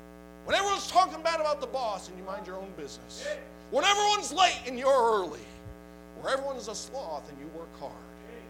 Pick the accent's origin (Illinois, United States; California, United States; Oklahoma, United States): Illinois, United States; Rockford; growing up in Rockford, Illinois, I never had a witness.